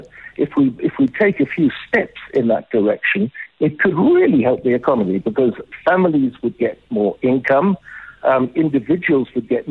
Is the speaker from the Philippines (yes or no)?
no; South Africa; born there; moved away; also born or lived in United Kingdom / Hong Kong; I was born in South Africa, educated in the UK, and my first job was in Hong Kong.